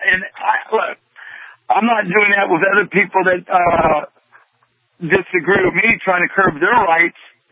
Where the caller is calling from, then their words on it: Georgia, United States; I'm calling from Georgia